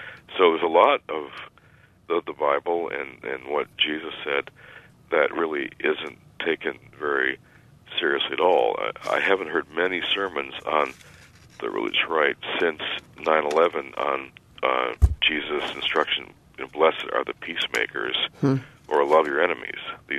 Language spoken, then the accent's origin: English; Detroit, Michigan, United States; First of all, Floyd, I'm from Detroit, and I've been to Marquette in the Upper Peninsula.